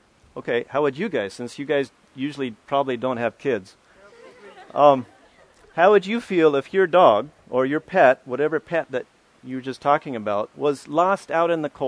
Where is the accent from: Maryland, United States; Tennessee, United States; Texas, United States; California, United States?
Tennessee, United States; Sorry, I'm from Tennessee. I said you all.